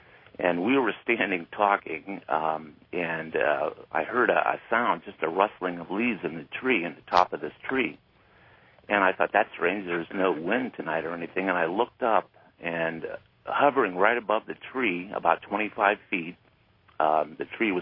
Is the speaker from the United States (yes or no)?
yes; Ohio, United States; from Ohio, by the way.